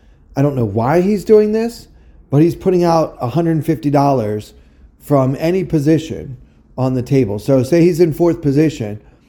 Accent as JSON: {"language": "English", "region": "Maryland", "country": "United States", "tie": "born or raised there", "lives_now": "New York City, United States", "said": "back in New York City after a brief but fun visit to my home state of Maryland, where I was visiting family for Easter."}